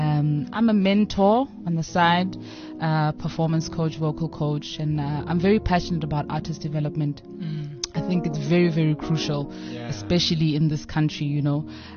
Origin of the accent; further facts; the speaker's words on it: South Africa; When we arrived, the only reason they loved us so much is because we're South African, right?